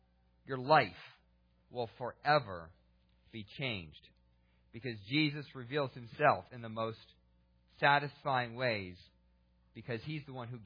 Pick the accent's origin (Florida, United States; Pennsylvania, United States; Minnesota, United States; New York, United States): Pennsylvania, United States; I knew a woman growing up in Pennsylvania.